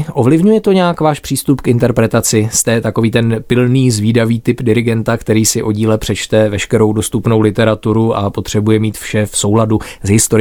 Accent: Czech Silesia, Czechia; já jsem taky ze Slezska, pro změnu z českého, někteří mý předkové byli taky Němci ze Sudet

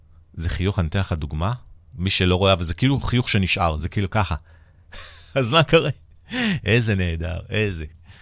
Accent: Nigeria; now in Israel; אני נולדתי וגדלתי באפריקה

